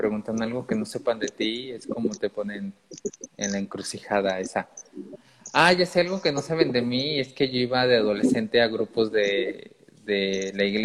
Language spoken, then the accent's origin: Spanish; Arandas, Jalisco, Mexico; Pues que soy de Arandas, Jalisco, eso ya lo saben, ¿no? Que estudié mercadotecnia, lo saben. Que soy mercadólogo.